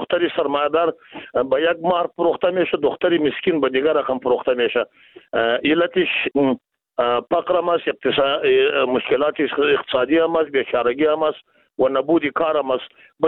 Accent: Afghanistan; ما شما از افغانستان هستیم، شما هم از امو افغانستان هستیم،

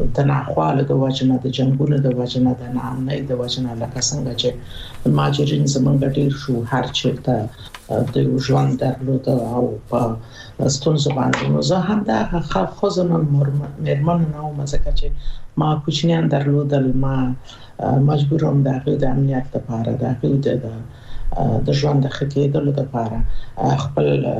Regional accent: Nangarhar, Afghanistan; born there; زه په ننګرهار کې زیږیدلې یم، د بیسودو په کلي کې زیږیدلې یم چې د ننګرهار ته نږدې د بیسود د پله تر څنګ یوه سیمه ده او د جمالیو کلي کې زه زیږیدلې.

